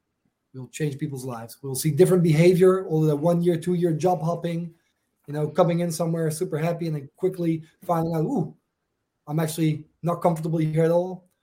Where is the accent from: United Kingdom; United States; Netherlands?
Netherlands; accent: Dutch; English is a second language; You can probably hear by my accent, I'm Dutch.